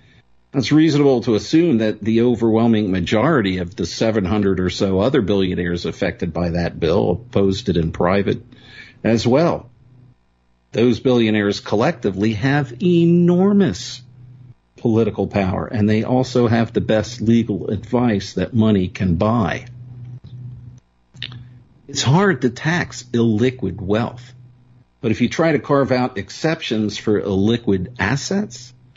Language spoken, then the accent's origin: English; Pennsylvania, United States; a surprising 7 in my home state of Pennsylvania.